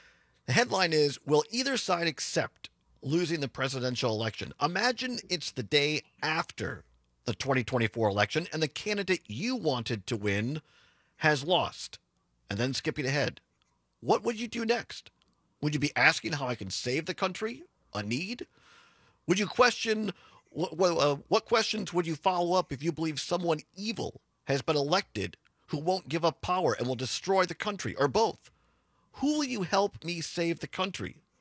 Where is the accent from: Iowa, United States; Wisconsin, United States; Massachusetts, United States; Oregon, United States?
Wisconsin, United States; I grew up in Southwest Wisconsin, you in Northwest Wisconsin